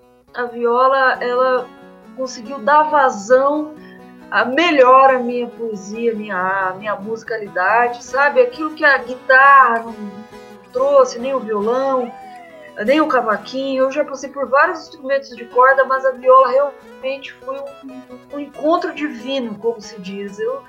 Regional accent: Vitória Brasil, São Paulo, Brazil; apesar de ter morado na roça, né, nasci lá em Vitória, Brasil, divisa com Mato Grosso do Sul, ainda estado de São Paulo, né, interiorzinho do estado de São Paulo, noroeste paulista.

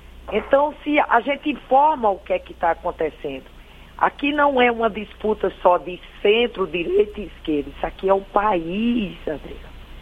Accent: Rio Grande do Norte, Brazil; eu sou de um interior do Rio Grande do Norte

